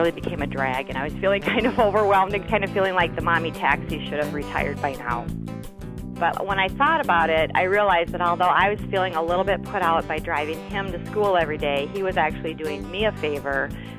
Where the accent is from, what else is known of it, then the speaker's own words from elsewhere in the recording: Woodbury, Minnesota, United States; I'm from Woodbury, Minnesota.